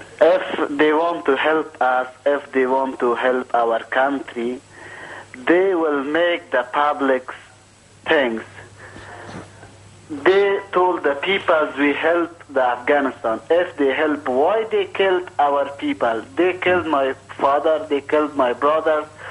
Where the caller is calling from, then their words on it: Birmingham, West Midlands, United Kingdom; I am calling from Birmingham.